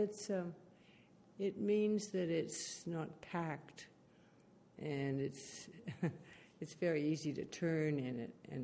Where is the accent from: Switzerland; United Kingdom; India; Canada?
Canada; Maritime provinces; now in United States; Well, I come from the Maritime Provinces of Canada. And I came down here to go to college, and I married local, and I'm still here. 60 years later.